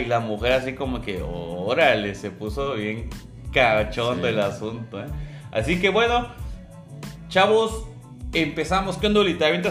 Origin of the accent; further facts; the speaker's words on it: Tijuana, Baja California, Mexico; Yo soy de Tijuana y acá todo es un descontrol en varias cosas